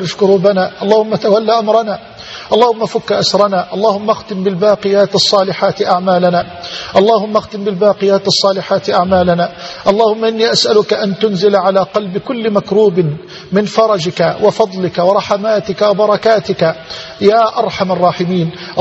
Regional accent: Egypt; اللهم اجعل بلدنا مصر واحة للأمن والأمان

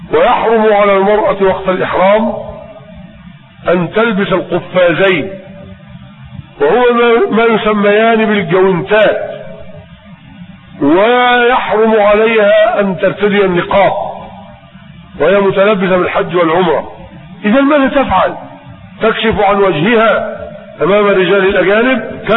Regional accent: Egypt; اللي بسموه الزعبوط عندنا في مصر هنا يسموه الزعبوط

